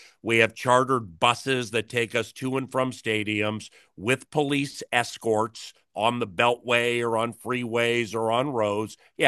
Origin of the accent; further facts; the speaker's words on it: Washington, District of Columbia, United States; I mean, I grew up in Washington, D.C., listening